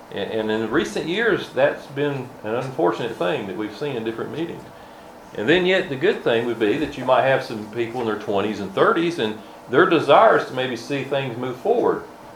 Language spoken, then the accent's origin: English; North Carolina, United States; I'll just briefly mention that we're from Central North Carolina